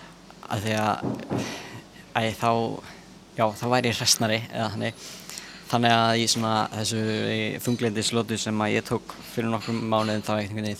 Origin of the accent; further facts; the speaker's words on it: Vatnsnes, Northwestern Region, Iceland; now in Akureyri, Iceland; ég er frá Vatnsnesi rétt hjá Hvammstanga Þannig að ég flutti hingað fyrst á Akureyri þegar ég var að byrja í Vaffema og fór síðan heim eitt ár eftir það og flutti síðan aftur á Akureyri